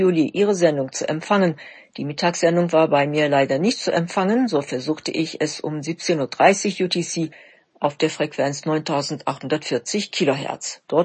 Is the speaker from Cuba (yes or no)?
no; Gaziantep, Turkey; Ich würde nämlich sehr stolz euch meine Heimatstadt Gaziantep zeigen und wir würden zusammen die Gaziantep-Küche genießen.